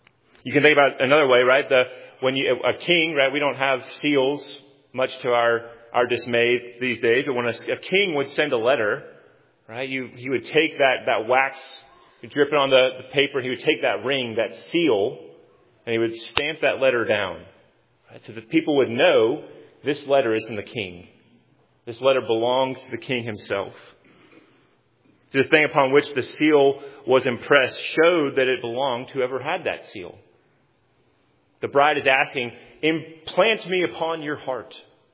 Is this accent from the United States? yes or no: yes; Nashville, Tennessee, United States; And, I mean, I'm from Nashville, Southern boy.